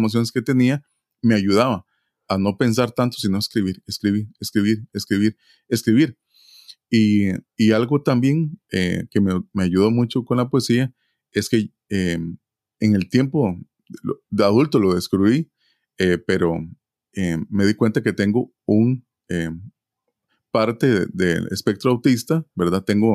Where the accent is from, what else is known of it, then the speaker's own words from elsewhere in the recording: Alajuela, Costa Rica; me encontré en muchas actividades culturales en mi país, en donde yo vivía, en Grecia, San Ramón, Palmares.